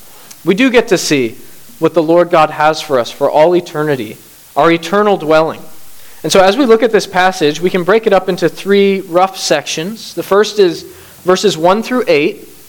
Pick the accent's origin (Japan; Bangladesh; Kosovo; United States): Bangladesh; I grew up on the mission field. I also served as a missionary for 4 years in the same country I grew up in Bangladesh. Now, I grew up there